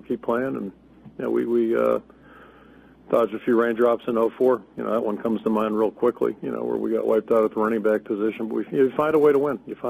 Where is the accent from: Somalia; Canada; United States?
United States; Pennsylvania; I grew up in Pennsylvania. Back in the dark ages, they used to have it as a state law that you had to wear a helmet.